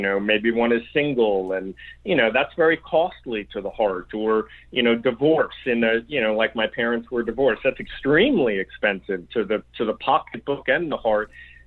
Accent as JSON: {"language": "English", "region": "New York", "country": "United States", "said": "You know, I'm from New York."}